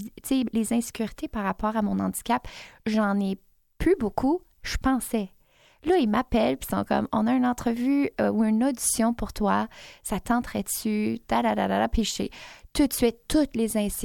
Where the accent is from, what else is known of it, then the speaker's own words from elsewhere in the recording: Ontario, Canada; now in Winnipeg, Canada; Je suis franco-ontarienne de base, mais depuis 6 ans, j'habite à Winnipeg.